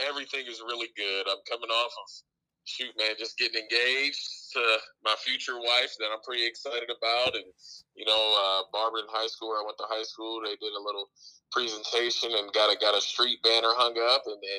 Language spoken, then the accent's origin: English; Akron, Ohio, United States; Yeah, so growing up, I grew up in Akron, Ohio, and it was crazy.